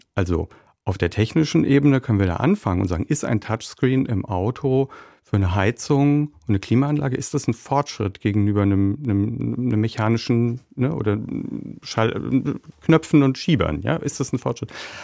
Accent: Frankfurt, Hesse, Germany; Also ich bin ja 1978 geboren in Frankfurt am Main und bin groß geworden und sozialisiert in den 90ern.

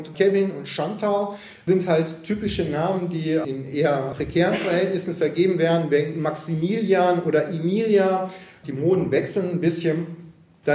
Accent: North Rhine-Westphalia, Germany; Ich bin zum Beispiel im Ruhrgebiet aufgewachsen.

